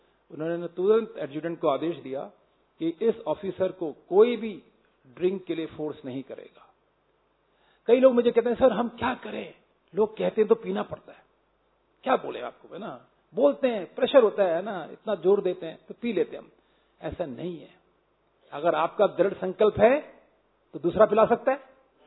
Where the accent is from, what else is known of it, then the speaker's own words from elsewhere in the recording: Ranikhet, Uttarakhand, India; also born or lived in Kochi; मैं रानीखेत का रहने वाला हूं, जो जिला अल्मोड़ा में होता है।